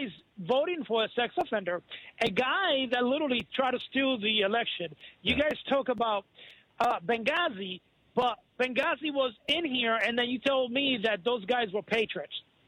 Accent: Puerto Rico; born or raised there

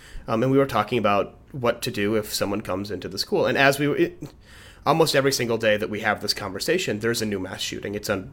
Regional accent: United States; as an American, I talk about it so often.

